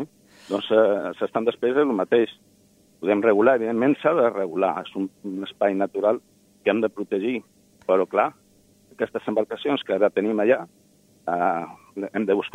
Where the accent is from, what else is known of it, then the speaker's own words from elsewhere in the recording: Madrid, Community of Madrid, Spain; born there; first language es; Catalan is a second language; jo soc castellanoparlant, he nascut a Madrid i estic parlant el català i vicenc de la millor manera possible perquè m'entenguin.